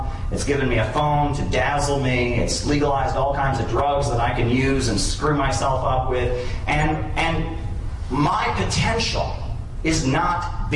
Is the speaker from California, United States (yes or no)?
no; Orrville, Ohio, United States; I'm from Orrville, Ohio.